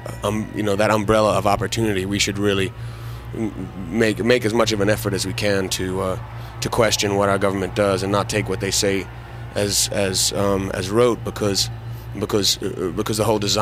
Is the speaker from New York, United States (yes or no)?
yes; New York, United States; Well, I was born over there, but I grew up in New York and went back there in 1980 and did high school there.